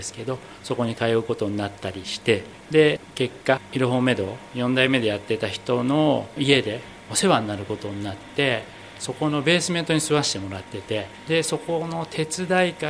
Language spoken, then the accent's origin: Japanese; Urayasu, Chiba, Japan; also born or lived in Tokyo; 出身は生まれは東京で、2年生ぐらいまで育って、でそこから千葉の浦安の方で育ちました。